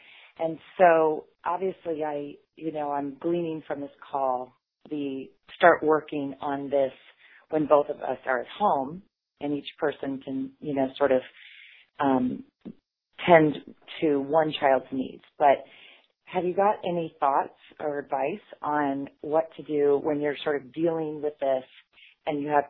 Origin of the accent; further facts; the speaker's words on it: Kansas, United States; now in West Chester, United States; So, yeah, I'm actually in Westchester, Pennsylvania, but I'm from Kansas.